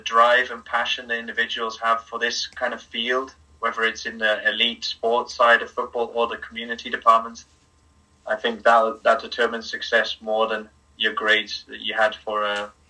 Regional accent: Belgium; growing up in Belgium, of course, with two parents from Scotland, you get English as a bonus, right, isn't it? I went to a Flemish school as well, where you learn Dutch. And from, I think, 8 years old, you get French lessons.

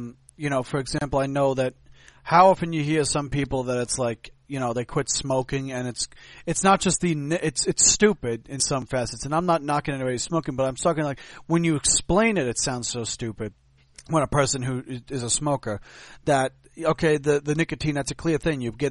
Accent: New York, United States; Fortunately for me as a New Yorker, I naturally talk with my hands.

